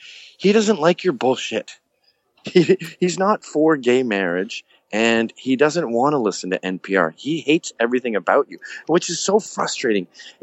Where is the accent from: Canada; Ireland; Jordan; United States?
Canada; I'm a Canadian in every sense of the word.